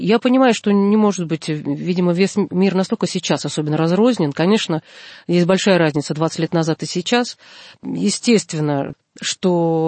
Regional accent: Riga, Latvia; moved away as an adult; now in Russia; я человек, который родился и вырос в Риге, да, 18 лет эмиграции, и в 18 лет я вернулась в Россию

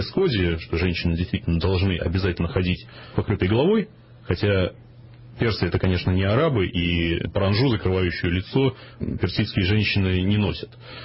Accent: Russia; когда узнавали, например, что я из России

